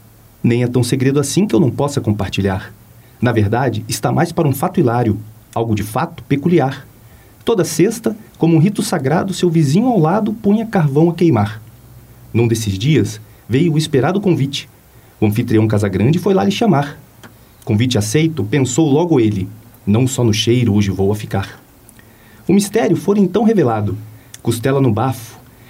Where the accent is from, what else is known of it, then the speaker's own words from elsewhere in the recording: Rio de Janeiro, Brazil; now in Curitiba, Brazil; Eu sou carioca, não sei se vocês sabem, né? Mas eu estou morando aqui em Curitiba já há quase 20 anos.